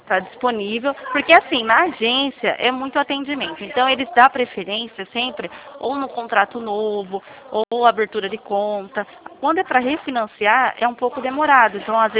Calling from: Limeira, São Paulo, Brazil; Eu falo de Limeira, São Paulo.

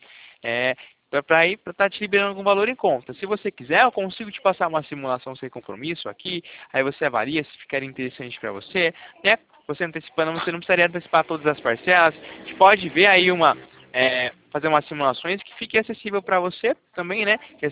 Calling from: Itatiba, São Paulo, Brazil; eu falo aqui de Itatiba, interior de São Paulo

